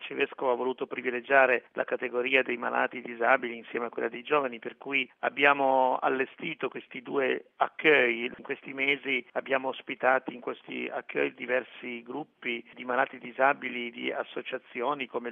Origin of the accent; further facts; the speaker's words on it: Piedmont, Italy; non tanto perché essendo piemontesi siamo vicini alla Francia